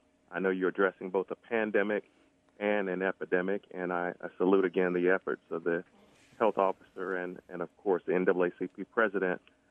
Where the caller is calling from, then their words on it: Birmingham, Alabama, United States; Yes, I'm calling from the Birmingham area, of course.